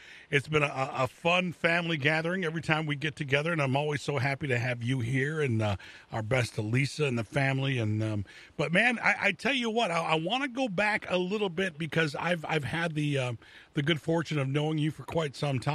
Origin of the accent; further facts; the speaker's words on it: Flint, Michigan, United States; because growing up in Flint, the Detroit rock scene was huge